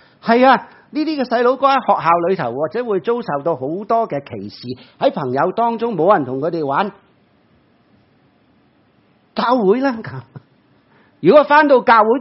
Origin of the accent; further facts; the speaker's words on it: China; 你没有想过我们中国人婆媳的关系可能是很论尽